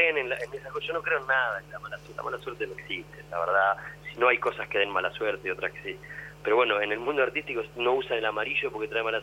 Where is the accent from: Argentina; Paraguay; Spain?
Argentina; Bahía Blanca, Buenos Aires Province; now in Buenos Aires, Argentina; Hace muchos años me fui de Bahía. Son casi más los que vivo en Buenos Aires que los que viví en Bahía. Pero Bahía queda ahí guardada. El pero no me lo puedo sacar. Al final de las frases lo tengo ahí.